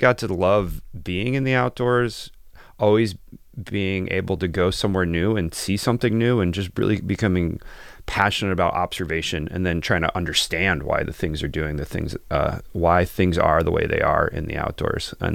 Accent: Wisconsin, United States; I grew up in Wisconsin on a farm, so it's outside all the time as a child, working with animals, just exploring around.

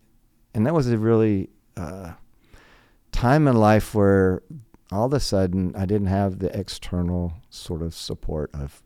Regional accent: Dallas, Texas, United States; also born or lived in South Padre Island, Texas; We moved my 8th grade year from Dallas down to South Padre Island, Texas. They were trying to reset.

